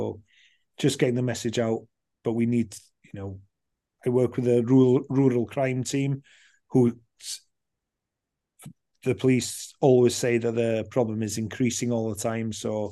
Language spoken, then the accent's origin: English; Anglesey, Wales, United Kingdom; I grew up on Anglesey